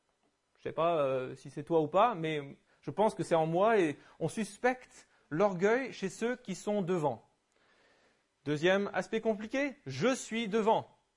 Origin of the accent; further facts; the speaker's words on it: Hauts-de-France, France; Moi, j'ai grandi dans le Nord-Pas-de-Calais